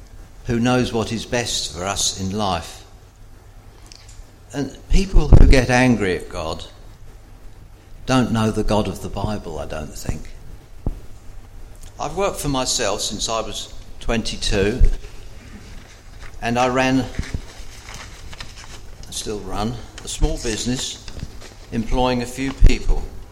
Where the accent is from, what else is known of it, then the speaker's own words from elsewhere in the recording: Wallington, London, United Kingdom; I was born in the London Blitz in Wallington, so I'm fairly homegrown. In, into a committed Christian family, and I was the oldest of five boys and a girl.